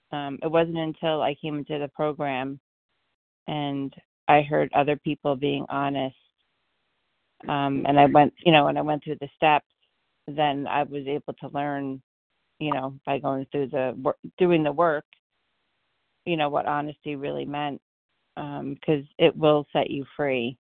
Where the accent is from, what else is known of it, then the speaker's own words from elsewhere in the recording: Poughkeepsie, New York, United States; I'm from Poughkeepsie, New York